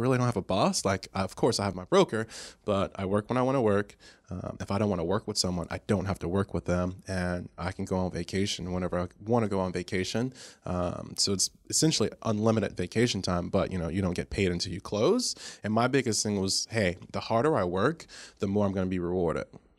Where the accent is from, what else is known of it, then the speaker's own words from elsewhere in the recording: Dade City, Florida, United States; Born and raised in Dade City, which is East Pasco, probably about 40, 45 minutes north of Tampa. Graduated high school there, decided to stay local.